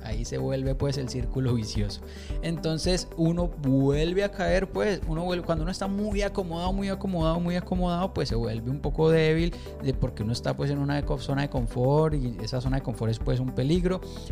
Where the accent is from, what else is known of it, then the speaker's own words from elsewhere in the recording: Colombia; yo soy inmigrante, yo nací en Colombia. Yo crecí en una situación bastante precaria